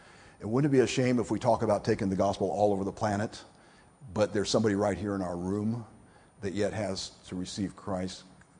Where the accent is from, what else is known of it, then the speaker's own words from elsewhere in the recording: United States; And I said, "Yeah, but I'm from America."